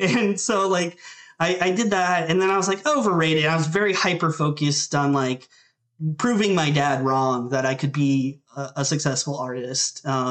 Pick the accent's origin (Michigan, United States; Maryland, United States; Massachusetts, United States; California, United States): Maryland, United States; Thurmont; I wanted to get out of my hometown and like the opioid crisis was exploding. So like anybody that like did like any kind of drug kind of led to doing cotton shit. And so I was like, I'm not getting involved with any of this. I want to get the fuck out of, you know, Thurmont, Maryland.